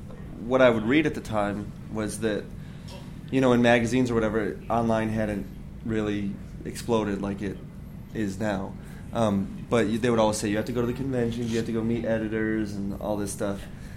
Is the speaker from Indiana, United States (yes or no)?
yes; Anderson, Indiana, United States; born there; I was born in Anderson, Indiana.